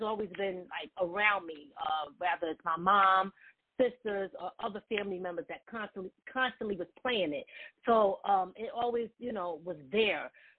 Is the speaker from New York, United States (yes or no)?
no; Philadelphia, Pennsylvania, United States; So for me, you know, you got to remember, I was born 77. So, you know, for me, growing up, that was the early stages of my life.